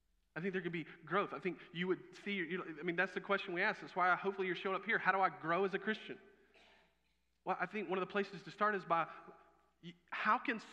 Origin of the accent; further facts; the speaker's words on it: South Carolina, United States; Fun fact for you, even though I'm from South Carolina originally, I loathe country music.